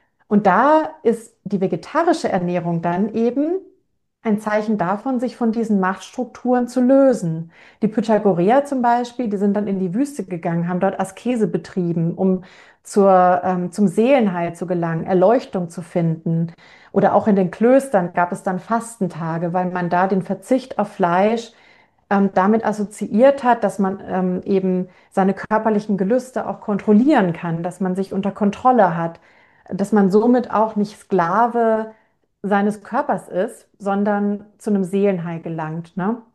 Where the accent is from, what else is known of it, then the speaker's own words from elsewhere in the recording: Bavaria, Germany; also ich komme aus der Gegend von Franken